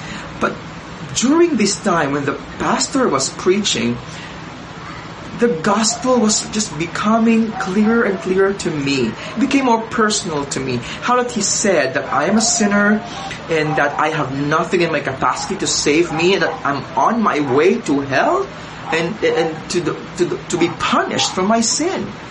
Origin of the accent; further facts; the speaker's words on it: Philippines; I grew up in Ilocito, Philippines, with my extended family.